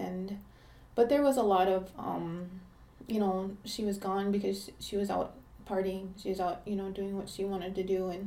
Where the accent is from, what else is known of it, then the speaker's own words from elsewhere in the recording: Mandaree, North Dakota, United States; I'm from the Fort Berthold Indian Reservation. I grew up in Mandaree till I was, I think, in kindergarten or first grade.